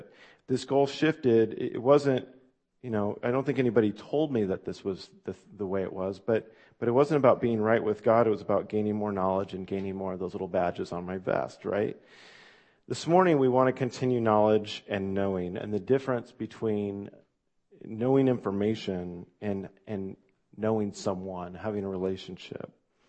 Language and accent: English; West Salem, United States; And as a little kid growing up in West Salem, I went to an Awana's program at the church that my grandparents and my aunts and uncles and cousins were all a part of.